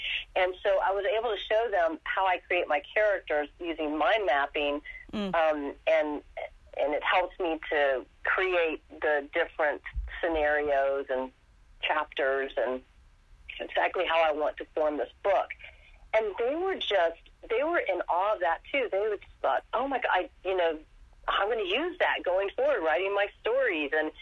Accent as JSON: {"language": "English", "town": "Richmond", "region": "Virginia", "country": "United States", "tie": "born or raised there", "said": "I've done that with a couple of morning talk shows that I've done where I traveled to Biloxi, to Richmond, that's my hometown, to do morning talk shows."}